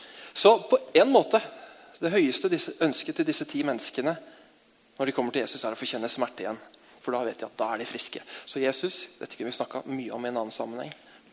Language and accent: Norwegian; Akershus, Norway; hvis det var en bonde fra Romerike der jeg kommer fra.